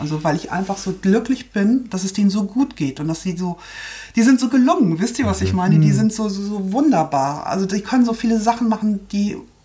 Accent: Cuxhaven, Lower Saxony, Germany; Und ich komme aus Cuxhaven

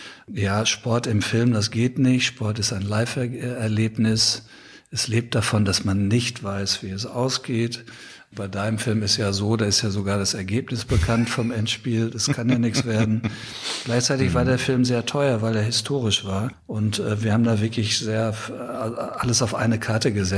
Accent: North Rhine-Westphalia, Germany; in meiner Heimat Ruhrgebiet

